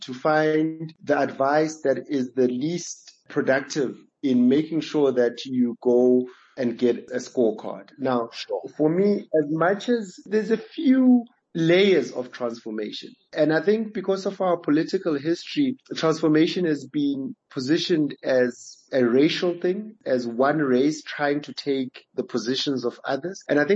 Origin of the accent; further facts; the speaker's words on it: Bryanston, Gauteng, South Africa; I'm a guy, I grew up in Bryanston, I live around Bryanston, I went to school up the road.